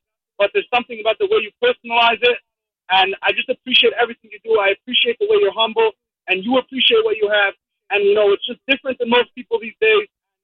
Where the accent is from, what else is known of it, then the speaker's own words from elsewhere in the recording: California, United States; I didn't grow up in New York. I grew up in California.